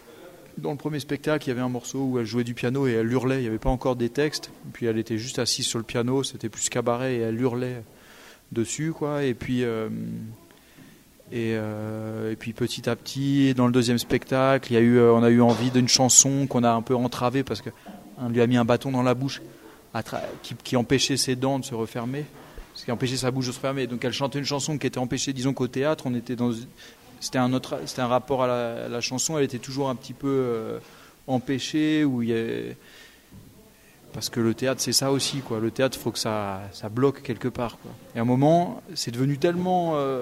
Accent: Vaour, Occitanie, France; On vient du Tarn, on vient de Vaourd, un petit village dans le Tarn.

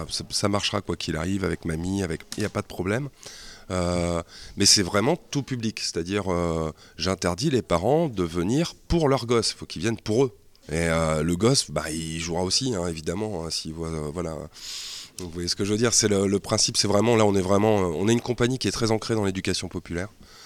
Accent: Amiens, Hauts-de-France, France; On vient de d'Amiens, Hauts-de-France.

